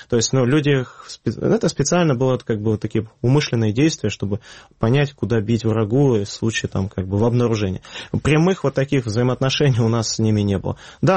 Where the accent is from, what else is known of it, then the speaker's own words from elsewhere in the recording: Yevpatoria, Crimea, Ukraine; Я из Евпатории. Более 7 лет работал в Евпатории в администрации